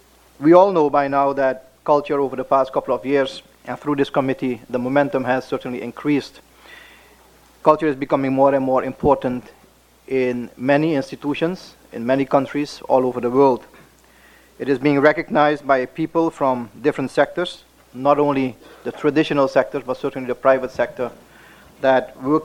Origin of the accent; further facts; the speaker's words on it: Suriname; I come from a country which has benefited enormously from this element. I'm from Suriname, which is one of the most diverse population in the Western Hemisphere.